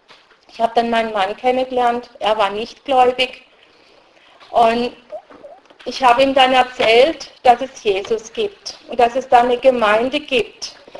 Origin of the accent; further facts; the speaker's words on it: Southern Germany, Germany; also born or lived in Russia; Ich bin dann in Süddeutschland aufgewachsen. Es war sehr schwierig für mich, als Zugereiste in einem Dorf zu leben. Man hat uns sehr als Flüchtlinge verachtet.